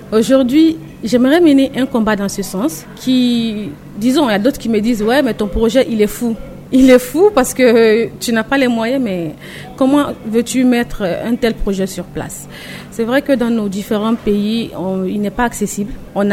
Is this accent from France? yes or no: no; Guinea; also born or lived in Daloa, Ivory Coast / Morocco; Je suis ivoirienne, je suis née à Daloa, mais j'ai grandi en Guinée-Conakry. J'ai étudié au Maroc, je me suis faite réparer au Sénégal.